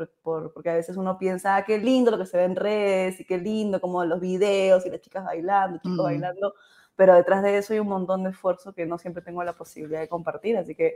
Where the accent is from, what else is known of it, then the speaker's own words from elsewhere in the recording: Lima, Peru; now in Cusco, Peru; Ya vivo acá hace 8 años, puedes creerlo, hace 8 años. Soy original de Lima, pero bueno, me vine a Cusco como por 3 meses y ya acabo de cumplir 8 años por acá.